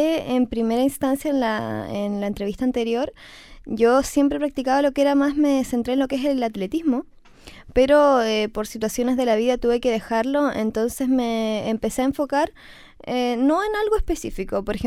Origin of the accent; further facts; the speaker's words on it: Oqueldán, Los Lagos, Chile; yo estudiaba en Quellón y yo soy de Oqueldán, un sector rural.